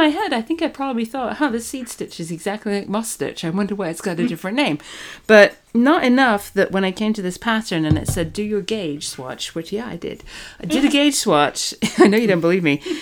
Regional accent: England, United Kingdom; now in United States; As you know, I am British and I learned to knit in England, and then I moved here, and I've been more than half my life over here

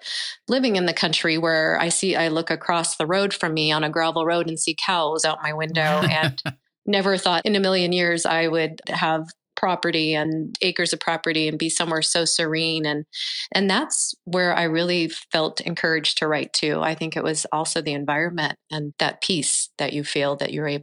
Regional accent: San Diego, California, United States; I grew up in San Diego, California. I was a beach bum as a teenager

